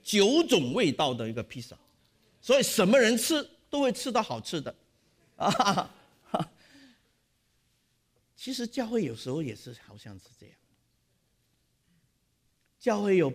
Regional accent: Hong Kong; 我是香港来的，像跟香港的人传福音，这个是同文化，对不对？那我是香港人

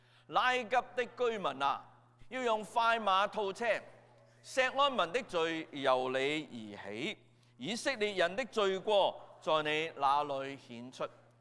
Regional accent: China; 我們中國人這樣說而已

